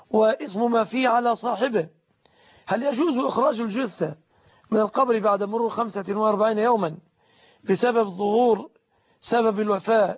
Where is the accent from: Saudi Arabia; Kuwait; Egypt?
Egypt; ما عندنا في مصر بنك إسلامي